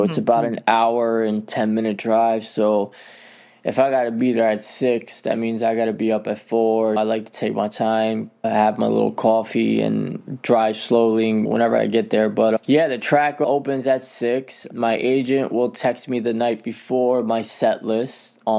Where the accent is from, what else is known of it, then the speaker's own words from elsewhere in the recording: Newark, New Jersey, United States; I grew up in Newark and Harrison, New Jersey, and around that area, it's city-like, so I think the closest horses around us, probably an hour away.